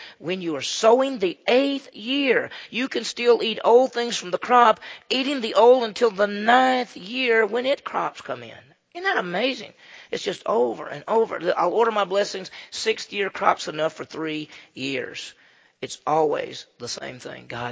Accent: Mississippi, United States; I mean, I grew up in Mississippi, and I grew up in a town, so I'm not a farmer or any

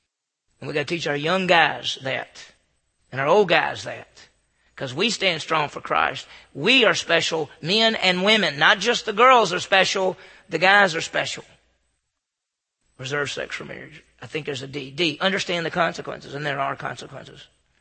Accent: Meridian, Mississippi, United States; I grew up just as a guy growing up in Meridian, Mississippi.

